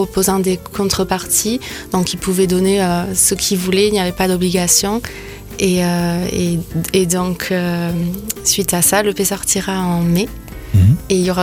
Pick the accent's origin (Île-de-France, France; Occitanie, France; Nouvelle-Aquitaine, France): Nouvelle-Aquitaine, France; Agen; Je viens d'Agen.